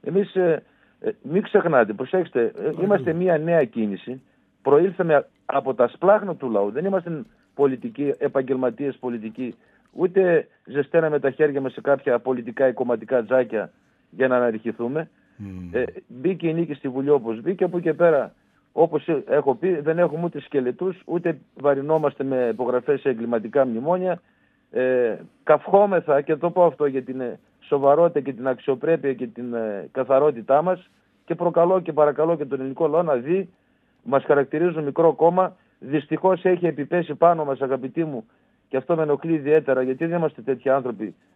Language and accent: Greek; Central Macedonia, Greece; Όταν ήμουν μικρός στο χωριό μου, στα Πιέρια, αγαπητέ μου, κύριε Τριανταφυλλίδη, ο πατέρας μου...